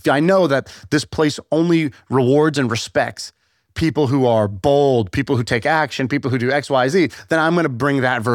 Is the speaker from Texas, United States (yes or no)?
yes; Houston, Texas, United States; Like I grew up in Houston. Houston has no brand.